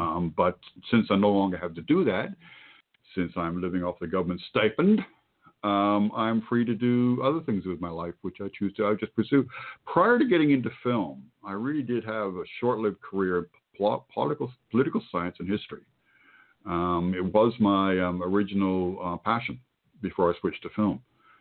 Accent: United Kingdom; Now, I was... being brought up British, freckle-faced, I used to have very protruding front teeth, and I was sort of a funny kid with a funny accent.

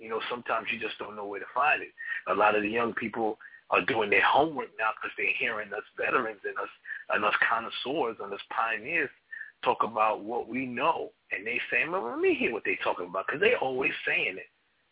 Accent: Queens, New York, United States; I'm from Southside Queens, but I know a lot of people from all hoods, Brooklyn, Bronx. I'm New York all day.

